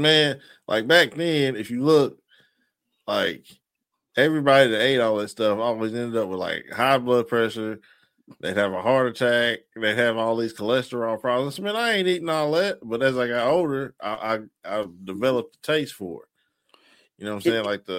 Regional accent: the South, United States; Yes, sir. I'm from the South.

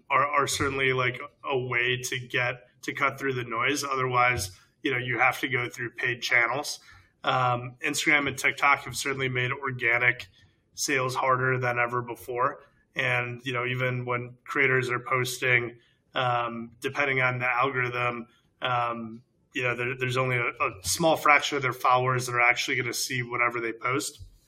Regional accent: Chicago, Illinois, United States; growing up in Chicago in the 90s, like that's probably the guy.

